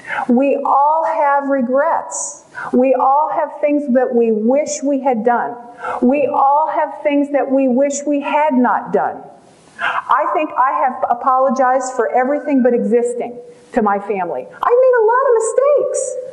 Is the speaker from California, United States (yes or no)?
yes; California, United States; I mean, I'm from California.